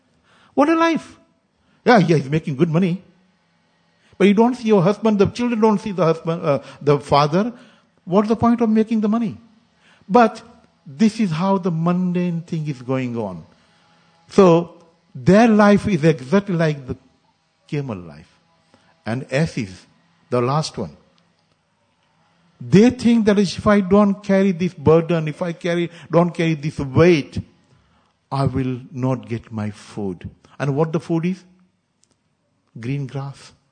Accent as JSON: {"language": "English", "country": "India", "second_language": "English", "said": "When I went to India, I'm from India, but actually when I went to India again"}